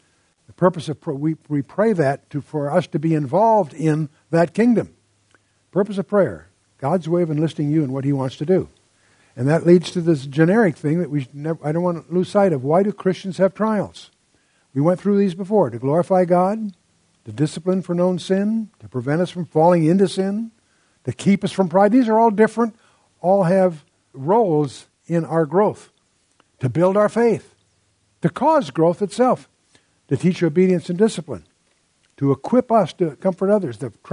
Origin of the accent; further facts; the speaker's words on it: United States; I'm an American